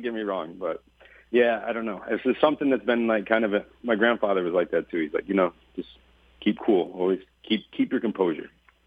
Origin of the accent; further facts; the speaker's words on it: New York, United States; I'm from Finger Lakes